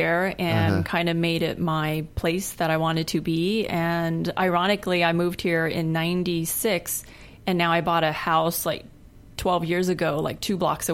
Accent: Needles, California, United States; also born or lived in El Paso; Well, I was born in El Paso, but I grew up in Needles, California.

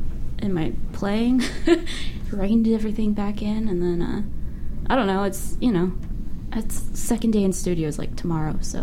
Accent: Sunnyvale, California, United States; I am. I'm from Sunnyvale.

